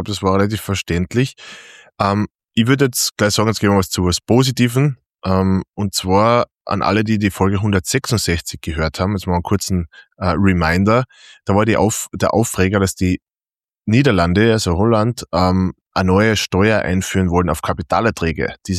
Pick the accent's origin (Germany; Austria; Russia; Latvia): Austria; Bei uns in Österreich ist es ja anders.